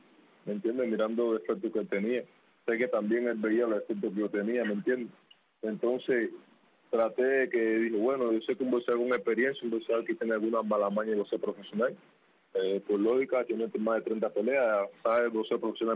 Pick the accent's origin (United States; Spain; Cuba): Cuba; Guantánamo; yo soy de Guantánamo